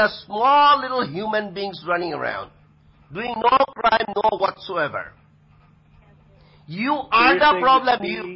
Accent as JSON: {"language": "English", "town": "Hillsborough Township", "region": "New Jersey", "country": "United States", "said": "Fuck you! Hillsborough Township."}